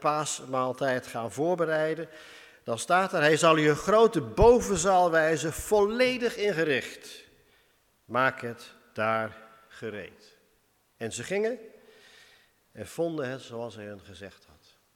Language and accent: Dutch; Winschoten, Groningen, Netherlands; we zijn samen opgegroeid in Winschoten.